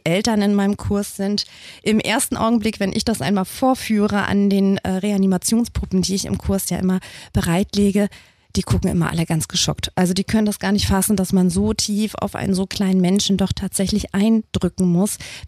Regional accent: Hamburg, Germany; also born or lived in Teterow; ich habe aber viele Jahre in Hamburg gelebt, bin damals schon als Kind nach Hamburg gezogen und habe dort gelernt

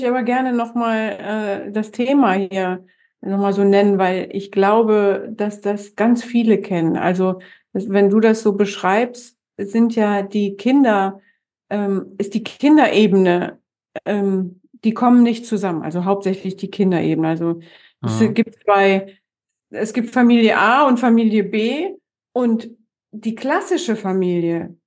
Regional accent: North Rhine-Westphalia, Germany; gerade hier in NRW, ich bin auch in einer Grenzregion groß geworden bei Venlo.

